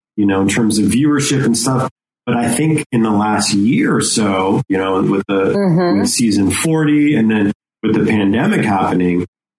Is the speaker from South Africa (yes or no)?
no; Australia; I realized in Game Changers that I needed to, like, maybe not be as Aussie, not be as much of myself as I was in the past.